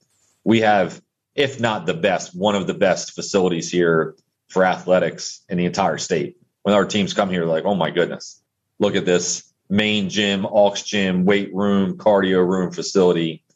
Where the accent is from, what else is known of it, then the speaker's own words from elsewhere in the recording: Wilmington, Delaware, United States; When I was a kid, my dad was, I grew up in Wilmington, Delaware, and my dad was athletic director for the CYO program at my school.